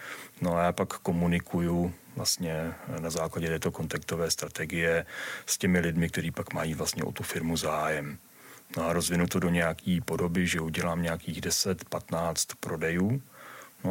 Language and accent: Czech; Germany; já jsem vyrůstal v Německu, takže v podstatě kamkoliv přijdu, tak to dřív nebo později lidi zjistí, že umím velmi dobře komunikovat s něm, jak s Němci, se Švýcary, tak i s Rakušány